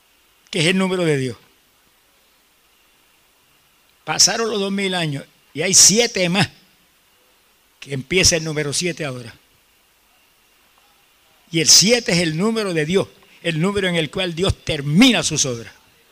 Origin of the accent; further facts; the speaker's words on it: Camuy, Puerto Rico; Y yo, en mi pueblo en Camuy